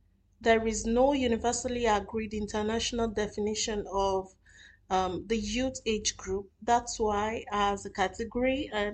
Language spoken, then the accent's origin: English; Nigeria; now in Doha, Qatar; I am a Nigerian living in Doha, Qatar, and I work as a news reporter and editor. I studied journalism in Nigeria